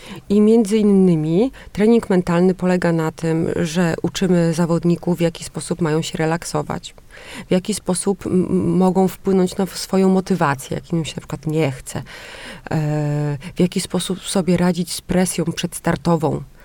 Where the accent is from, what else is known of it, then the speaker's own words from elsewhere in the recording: Mrągowo, Warmian-Masurian Voivodeship, Poland; ja pochodzę z Mrągowa, mieszkałam praktycznie nad jeziorem, więc wakacje dużo spędzałam czasu nad wodą.